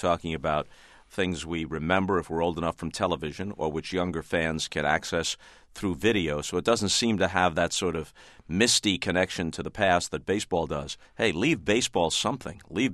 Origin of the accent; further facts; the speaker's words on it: New York, United States; growing up on Long Island, rooting for the Giants.